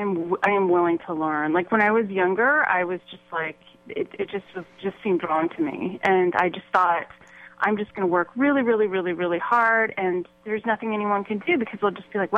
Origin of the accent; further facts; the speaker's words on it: United States; I'm completely American. I mean, I'm a third generation, like, Irish immigrant, really. There's nothing not American about me.